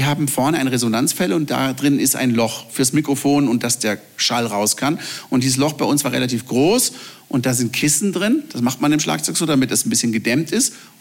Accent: Kränkingen, Baden-Württemberg, Germany; Wir sind ja in Kränkingen aufgewachsen, einem wunderschönen kleinen Örtchen. Ich sage immer am letzten Südhang des Schwarzwaldes.

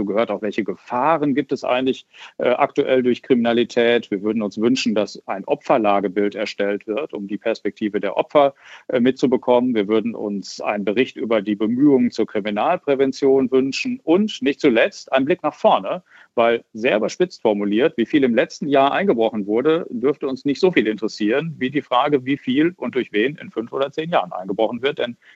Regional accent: North Rhine-Westphalia, Germany; Ich beobachte das in Nordrhein-Westfalen zum Beispiel, mein Heimatbundesland, sehr intensiv

